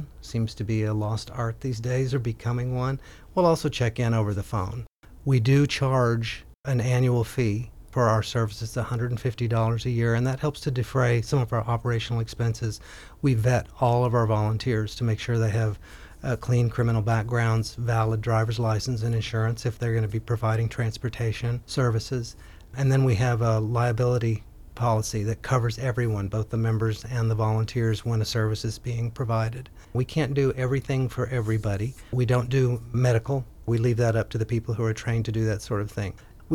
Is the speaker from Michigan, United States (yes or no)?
no; Texas, United States; even though they lived in Iowa and I grew up in Texas.